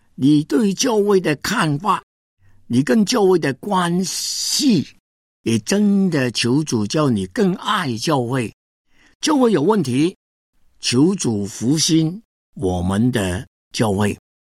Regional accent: Hong Kong; 我本来是在香港长大，在内地没有亲戚没有朋友

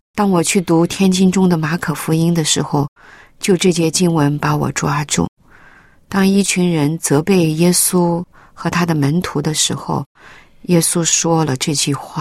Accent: China

